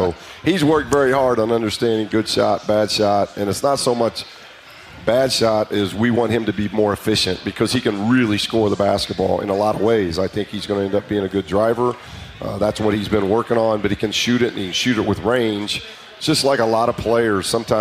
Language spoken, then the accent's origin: English; Indiana, United States; growing up in Indiana, we, you know, I thought that meant we were going to Louisville for a game.